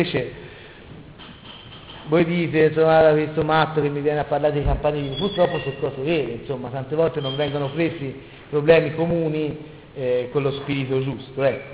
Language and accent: Italian; Tuscany, Italy; da buon toscani siamo anche ironici